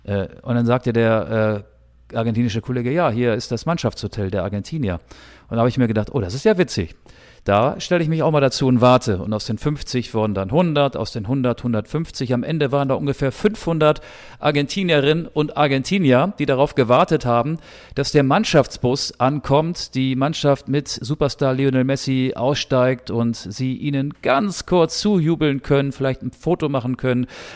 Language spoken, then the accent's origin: German; Germany; Aber ich bin trotzdem kein Fan der Hydration Breaks oder der Trinkpausen, wie man ja, glaube ich, bei uns in Deutschland sagt.